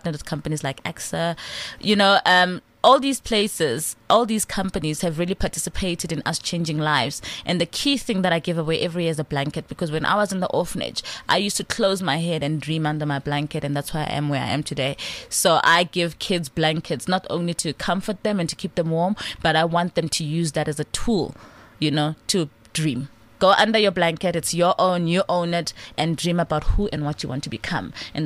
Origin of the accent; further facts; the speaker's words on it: South Africa; You know, SABC has said they want to empower us as South African black producers, as females who are coming into the industry.